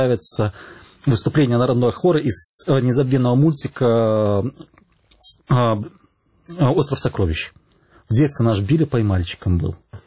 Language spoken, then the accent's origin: Russian; Belarus; now in Ukraine; Я сам белорус, живу в Украине